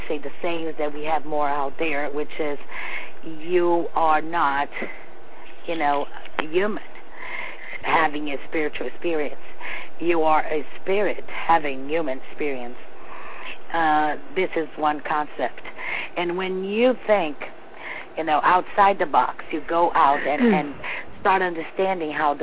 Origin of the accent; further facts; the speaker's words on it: Brazil; first language Portuguese; English is a second language; My accent makes difficult for the English. Because I'm Brazilian with, Portuguese.